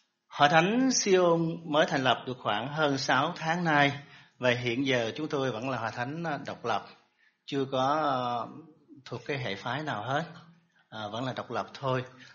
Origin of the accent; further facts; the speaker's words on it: Long An, Vietnam; Tôi sinh ra và lớn lên trong gia đình không có tin Chúa, thờ cũng ông bà mà thôi. Người gốc Long An và lớn lên thì tỉnh Long An, lớn lên ở Sài Gòn. Đến năm 1990 tôi ra Nha Trang để học trường Đại học Thủy sản Nha Trang